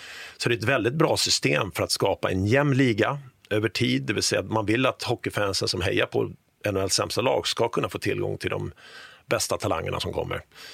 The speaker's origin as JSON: {"language": "Swedish", "town": "Sollentuna", "region": "Stockholm County", "country": "Sweden", "tie": "born or raised there", "said": "man nu spelar på garageuppfarten med mina två bröder hemma i Sollentuna här"}